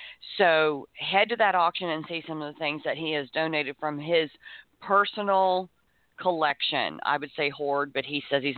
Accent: East Coast, United States; because I was raised pretty much on the East Coast, so I'm not real familiar with a lot of these Western state issues myself.

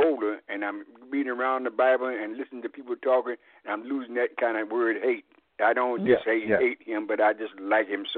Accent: the South, United States; I came from the South, and I've seen a man look just like him every

